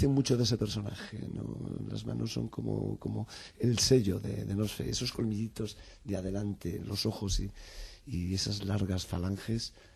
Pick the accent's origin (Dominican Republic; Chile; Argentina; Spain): Spain; quiere decir mucho de cómo somos los españoles también.